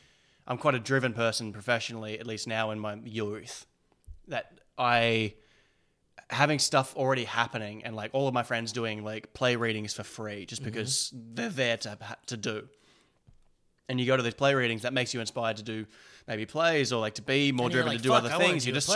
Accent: Australia; now in Los Angeles, United States; I have a very similar feeling about LA than I do about my hometown. And it's not because any specific reason. It's just so slow. Australia in general is such a slow lifestyle.

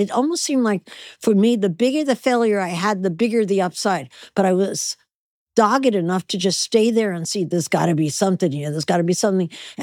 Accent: New Jersey, United States; Well, I actually had a very happy childhood. I was very poor, but I was happy.

